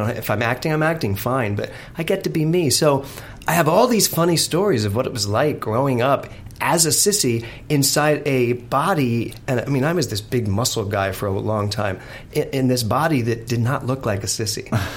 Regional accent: Philadelphia, Pennsylvania, United States; I grew up in Philly.

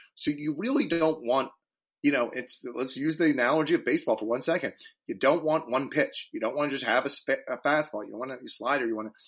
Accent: East Coast, United States; I'm from the East Coast, and one of the things that I do miss sometimes

